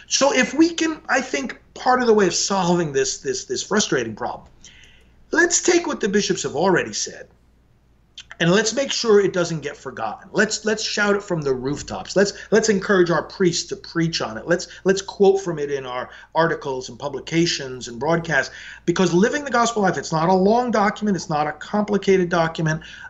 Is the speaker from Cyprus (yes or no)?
no; New York, United States; Yeah. And it's my home state.